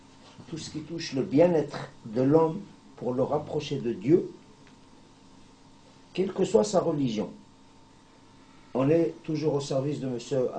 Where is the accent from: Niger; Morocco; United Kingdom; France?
Morocco; J'ai parlé du Maroc dans mon pays natal.